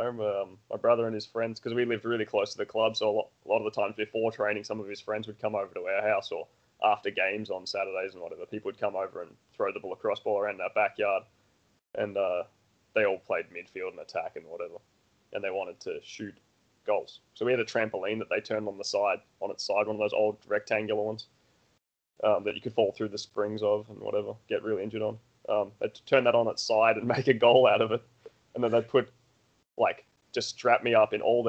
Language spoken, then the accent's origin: English; Australia; now in Denmark; I guess I grew up across the road from a lacrosse club in Australia.